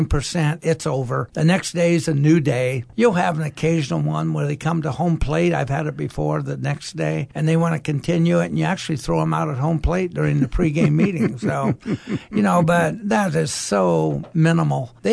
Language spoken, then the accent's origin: English; Cottage Grove, Oregon, United States; Well, I'm native Oregonian. I was born and raised in Cottage Grove, just south of Eugene, down there. Grew up there, and then after I graduated in 1961